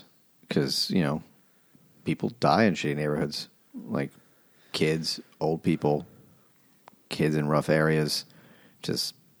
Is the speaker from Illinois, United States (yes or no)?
no; Queens, New York, United States; I mean, I'm from Queens, so I like knew a lot of fucking Hispanic kids.